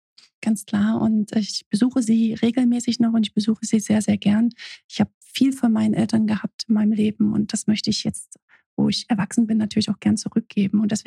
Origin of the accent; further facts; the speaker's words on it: Dessau, Saxony-Anhalt, Germany; Ich bin aufgewachsen in Waldersee, das ist ein kleiner Vorort von Dessau.